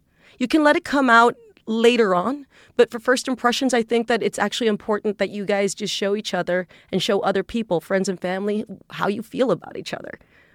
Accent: Texas, United States; I'm from Texas. I'm from South Texas. I'm from a little town that is actually dominated by the Catholic Church.

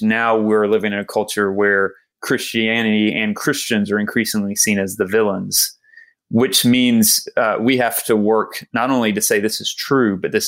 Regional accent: Georgia, United States; So I said, okay, I grew up in South Georgia.

